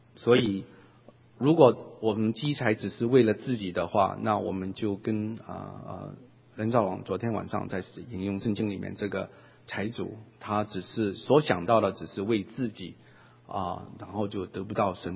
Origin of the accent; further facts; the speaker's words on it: China; 就是我们中国人的美德就是我们从小给教养的